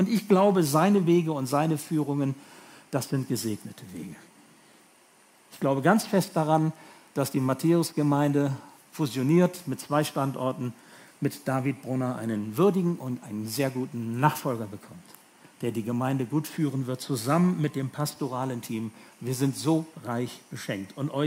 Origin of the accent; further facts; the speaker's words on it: Hemelingen, Bremen, Germany; born there; Ich bin in Hemeling geboren. Hemeling ist genau daneben.